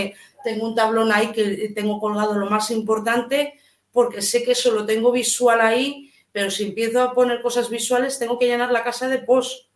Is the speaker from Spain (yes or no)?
yes; Santander, Cantabria, Spain; moved away as an adult; now in Ourense, Spain; Yo soy natal de Santander, aunque llevo 20 años viviendo en Orense